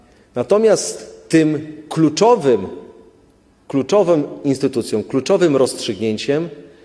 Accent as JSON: {"language": "Polish", "town": "Toruń", "region": "Kuyavian-Pomeranian Voivodeship", "country": "Poland", "said": "Jestem z Torunia, którego symbolem jest Mikołaj Kopernik"}